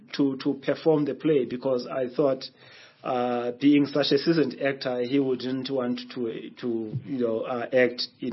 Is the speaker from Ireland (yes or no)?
no; Makhanda, Eastern Cape, South Africa; I grew up in Makanda watching plays.